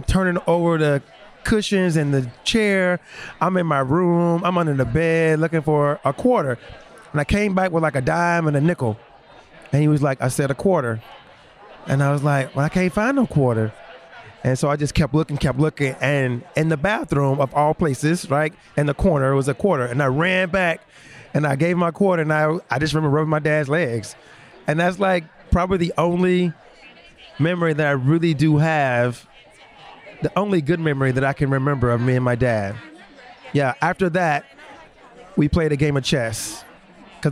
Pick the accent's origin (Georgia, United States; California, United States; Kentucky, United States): Georgia, United States; and I'm from South Georgia, so it's always hot, right?